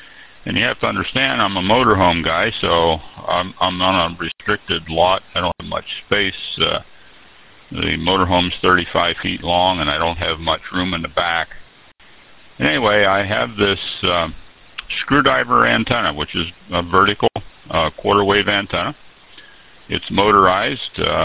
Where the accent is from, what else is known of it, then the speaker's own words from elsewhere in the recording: Pennsylvania, United States; being that I'm from Pennsylvania